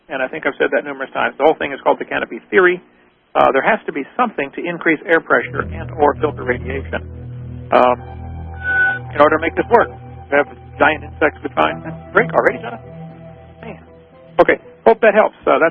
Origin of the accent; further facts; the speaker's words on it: Peoria, Illinois, United States; then I was born and raised in Peoria, so Illinois.